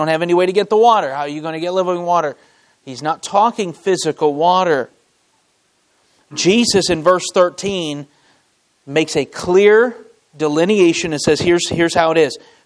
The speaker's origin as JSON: {"language": "English", "region": "Michigan", "country": "United States", "said": "I am from Michigan. And this is my first time to Arizona, to the desert."}